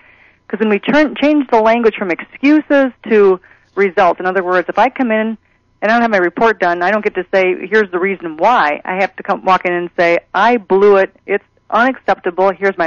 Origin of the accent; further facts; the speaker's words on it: Wisconsin, United States; I grew up in Wisconsin on a dairy farm, and it was a small town, and there were only two religions.